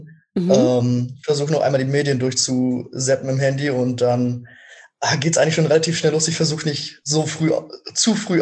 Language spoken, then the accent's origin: German; Rostock, Mecklenburg-Vorpommern, Germany; now in Hamburg, Germany; Ich komme eigentlich aus Rostock.